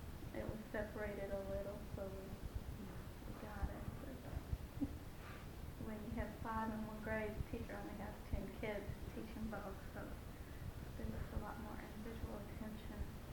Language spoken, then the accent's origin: English; Clinton, Missouri, United States; born there; I was born in Clinton, Missouri, which is about 60 miles south of Kansas City on a farm. My father raises registered Angus cattle.